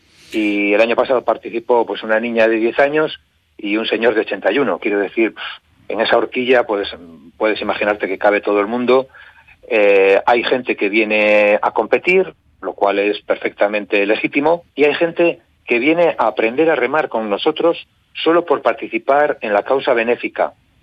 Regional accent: Pedreña, Cantabria, Spain; en Pedreña, en mi pueblo

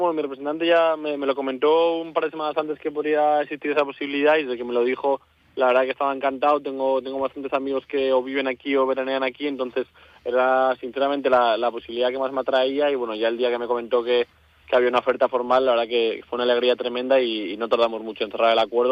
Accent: Madrid, Community of Madrid, Spain; Pues la verdad que siendo madrileño

